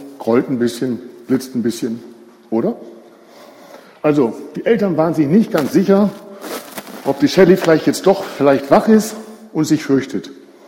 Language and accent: German; Lower Saxony, Germany; born there; Geboren wurde ich in Niedersachsen, was man wahrscheinlich meinem Akzent nach hören wird, in der Nähe von Wilhelmshaven am schönen Jadebusen. Ja, dort, wo die Muschelschubser herkommen, wie mein Ex-Chef gesagt hat. Wir sind Gemeindeglieder der Gemeinde Geildorf.